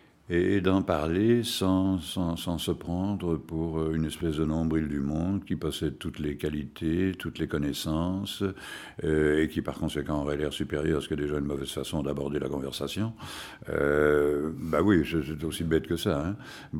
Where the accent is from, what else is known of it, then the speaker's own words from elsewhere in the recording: Liège, Wallonia, Belgium; Et comme je suis liégeois, j'ai foncé.